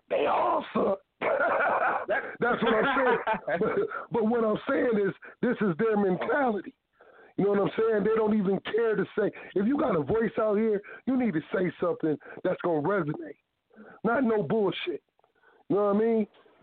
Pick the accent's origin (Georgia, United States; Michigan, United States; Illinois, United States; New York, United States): Michigan, United States; Flint; I'm from Flint, Michigan, where the dirty water at.